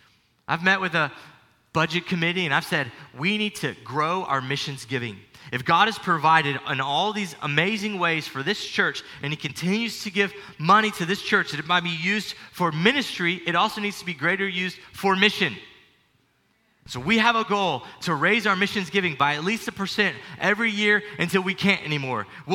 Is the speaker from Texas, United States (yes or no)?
yes; San Antonio, Texas, United States; Now, I love being a Texan. I was born in San Antonio, Texas.